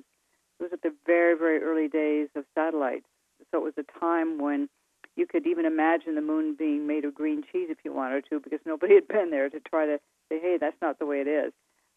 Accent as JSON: {"language": "English", "country": "Canada", "said": "as a Canadian, even though I spent a lot of my time in the States"}